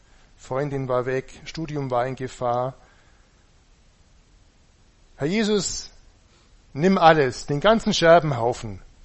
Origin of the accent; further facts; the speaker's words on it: Buxheim, Bavaria, Germany; Ich bin ja in Buxheim aufgewachsen.